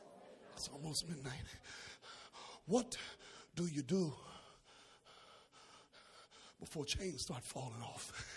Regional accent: Mississippi, United States; I tell everybody I'm from Mississippi.

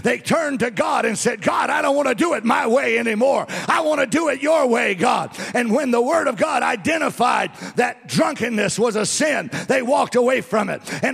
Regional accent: Louisiana, United States; And so I'm from South Louisiana. And so half the world down there is Roman Catholic.

